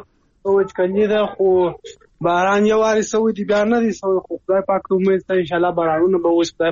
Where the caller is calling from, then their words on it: Kandahar, Afghanistan; من کندار ولاس مالی کني وای